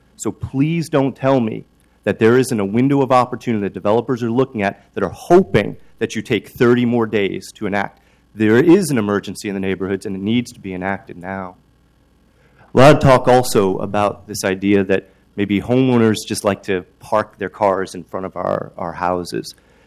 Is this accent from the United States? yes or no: yes; Oregon, United States; I'm from the Beaumont-Wilshire neighborhood